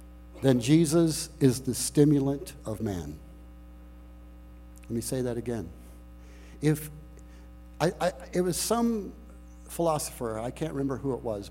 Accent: Missouri, United States; it was so wonderful to be in the midst of Missouri, because I grew up in Missouri.

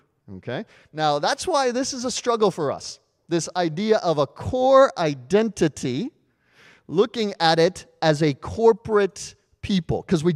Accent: United States; Now, I'm an American. Many of us are Americans.

